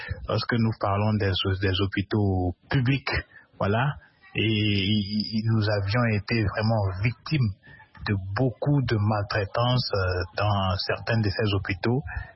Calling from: Sokodé, Centrale, Togo; depuis Sokodé au Togo.

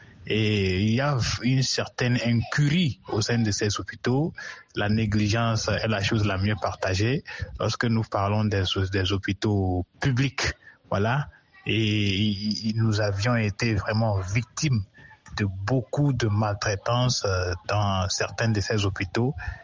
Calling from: Sokodé, Centrale, Togo; depuis Sokodé au Togo.

